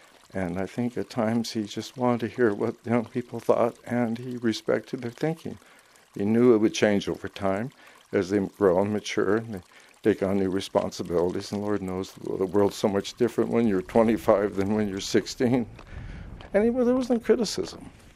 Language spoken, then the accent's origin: English; Juneau, Alaska, United States; I'm from Juneau, Alaska.